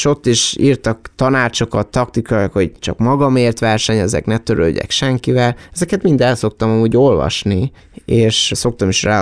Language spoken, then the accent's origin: Hungarian; Miskolc, Borsod-Abaúj-Zemplén, Hungary; nagyon örülök, hogy miskolci vagyok, miskolci lehetek